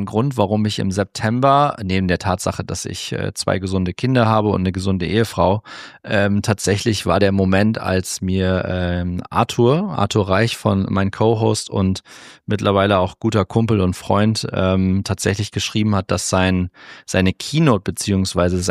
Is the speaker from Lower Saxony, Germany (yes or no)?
yes; Cloppenburg, Lower Saxony, Germany; mit der Stadt Kloppenburg, also mit meiner Heimatstadt